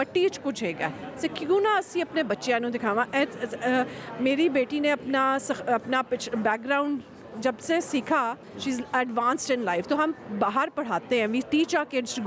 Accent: Punjab, Pakistan; now in Australia; ਮੈਂ ਮੁਸਲਮਾਨ ਹਾਂ ਪਰ ਮੈਂ ਆਸਟ੍ਰੇਲੀਅਨ ਵੀ ਹਾਂ, ਅਤੇ ਮੈਂ ਪੰਜਾਬ ਤੋਂ ਹਾਂ, ਪਾਕਿਸਤਾਨ ਤੋਂ ਹਾਂ

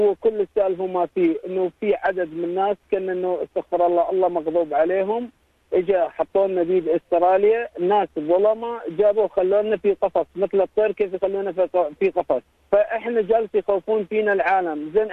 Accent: United Arab Emirates; أنا مو من الكويت، أنا بدون من دولة الأمارات.

